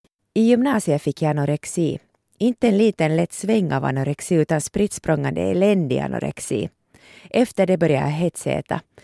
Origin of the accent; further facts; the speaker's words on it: Porvoo, Uusimaa, Finland; Jag kommer från Borgo men har studerat i Åbo och är filosofiemagister.